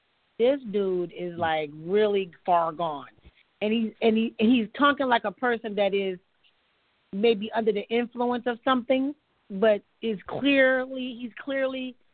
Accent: United States; because I'm an American

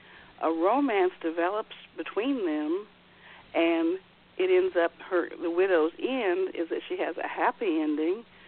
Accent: St. Joseph, Missouri, United States; In my hometown where I was raised, St. Joseph, that is where the Pony Express began and where outlaw Jesse James met his end.

